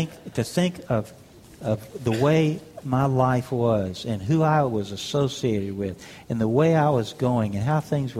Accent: Houston, Texas, United States; Of course, I'm from Houston. I live in the cultured part of Texas. I'm from Houston, you know, big city, big everything. It's the Chicago of the South, you know.

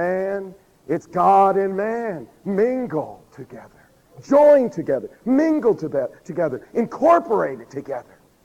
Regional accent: California, United States; You see, I'm from Southern California.

